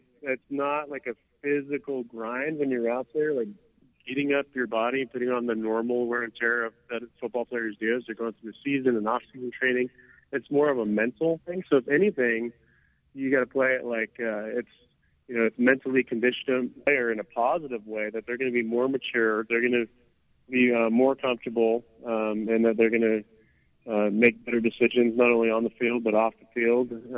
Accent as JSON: {"language": "English", "region": "Arizona", "country": "United States", "tie": "born or raised there", "said": "I grew up on the Indian reservation at Hualapai, Grand Canyon."}